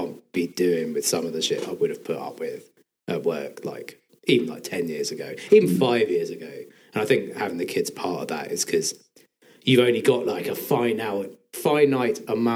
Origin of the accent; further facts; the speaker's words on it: Hove, South East England, United Kingdom; now in Hurstpierpoint, United Kingdom; I'm from Hove, actually. Neither side of my family is from here, but I was born here. I grew up in Brighton, in Hove. And always said, like, oh, I'll never live outside the city, and then got priced out and moved to Hurstpit Point.